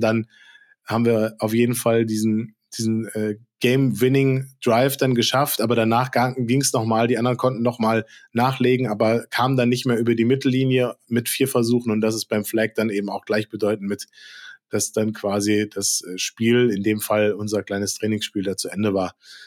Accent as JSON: {"language": "German", "region": "Hesse", "country": "Germany", "said": "Ich komme ja aus der Ecke da im Umland, also im nördlichen Teil von Frankfurt"}